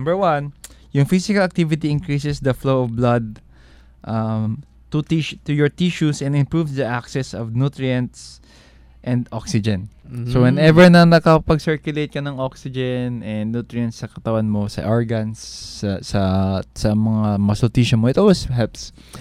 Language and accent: Tagalog; Cagayan de Oro, Northern Mindanao, Philippines; Kasi naalala ko sa amin sa CDO, kinder 3, kasi may kinder 3 sa amin bago mag-grade 1.